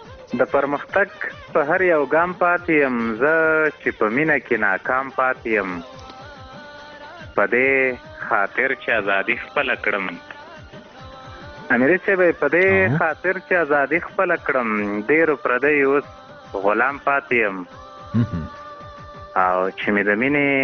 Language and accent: Pashto; Paktia, Afghanistan; د همدې پکتیا مه خصوصا زمونږ په پکتیا ولایت کې دغه مشکلات زیات دي